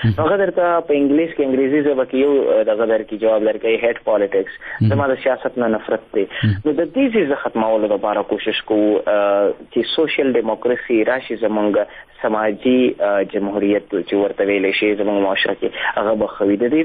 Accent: Khyber Pakhtunkhwa, Pakistan; ځکه چې په خپله زه قبایلي یم

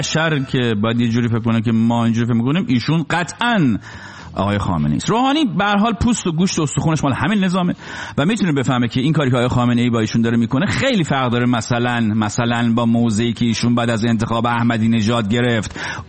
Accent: Rasht, Gilan, Iran; now in New York, United States; خب منم اهل رشتم

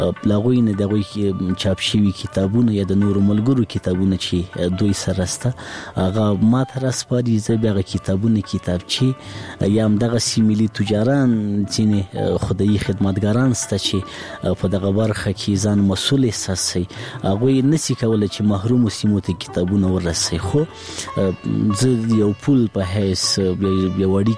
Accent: Laghman, Afghanistan; زه په لغمان کې پیدا شوم په لغمان کې را لوی شوم خوانځي مې په لغمان کې لوستې

